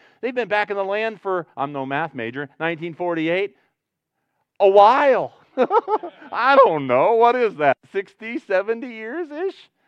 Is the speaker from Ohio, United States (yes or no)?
yes; Ohio, United States; We grew up in Northwest Ohio, landlocked.